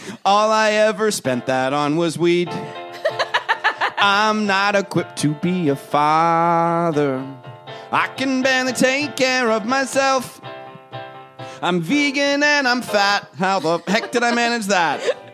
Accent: Toronto, Ontario, Canada; I was raised in Toronto, Canada.

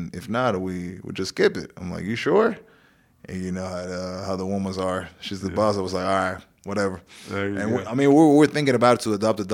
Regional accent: Uruguay; Well, me as a guy growing up in Uruguay and being there, as a young kid who always want to play European basketball

